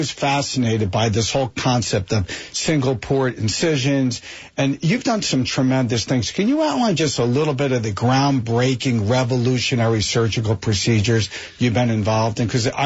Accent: Springfield, New Jersey, United States; Yeah, I'm born and raised in New Jersey. I actually grew up in Springfield, so I know Westfield quite well.

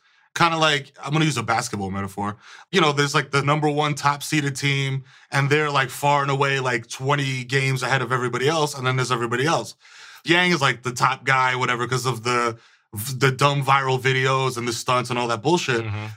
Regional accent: Bronx, New York, United States; And then, like, if you take away that veneer mm-hmm. of, like, yo, we're from the Bronx.

